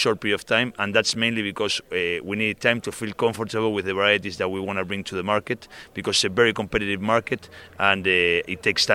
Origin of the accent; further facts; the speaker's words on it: Argentina; now in United States; I am from Argentina. I have a wife and a kid.